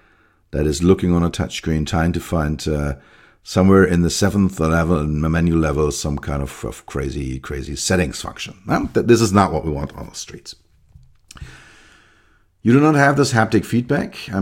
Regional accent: Germany; accent: German; first language German; English is a second language; Because of, I think it somehow feels my German accent and refrains to work, because when I do it in German, it's super easy for me.

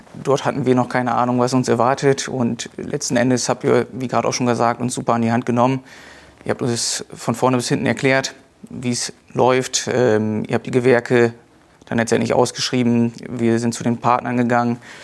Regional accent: Emlichheim, Lower Saxony, Germany; Wir kommen selber aus Emlichheim

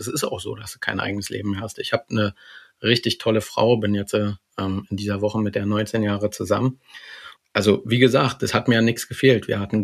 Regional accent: Berlin, Germany; Ich wohne nicht immer schon in Sachsen-Anhalt. Das ist erst seit Ende 2018 so. Eigentlich komme ich daher, wo du jetzt gerade sitzt, aus Berlin und bin auch ein Berliner Stadtkind

